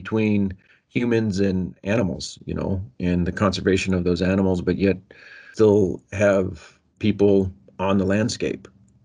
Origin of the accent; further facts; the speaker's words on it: Alaska, United States; I grew up in Alaska, and like all kids in Alaska, or most kids in Alaska, I just had interest in the outdoors.